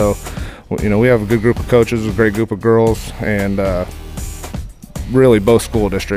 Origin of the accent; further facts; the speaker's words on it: Knoxville, Tennessee, United States; I'm from Knoxville.